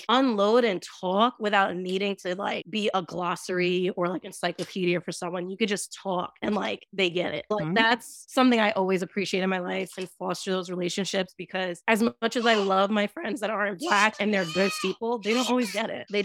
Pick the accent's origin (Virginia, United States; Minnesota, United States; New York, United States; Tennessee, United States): New York, United States; Long Island; But, you know, growing up in Long Island, I mostly worked with white people my entire life.